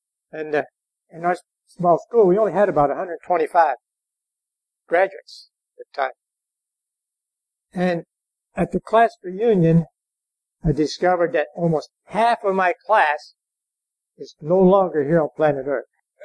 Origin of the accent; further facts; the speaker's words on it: Nazareth, Pennsylvania, United States; a trip up to Nazareth, Pennsylvania. That's my hometown.